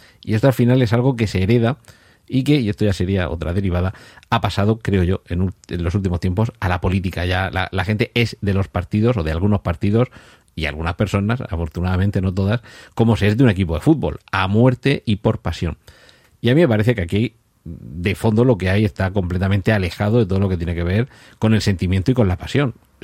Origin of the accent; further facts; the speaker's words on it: Murcia, Region of Murcia, Spain; soy de Murcia y prefiero que gane el Real Murcia.